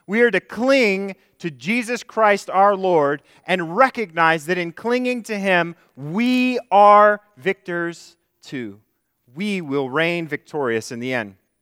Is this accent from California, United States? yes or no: yes; California, United States; You know, my home state, I'm wondering when there's just going to be enough people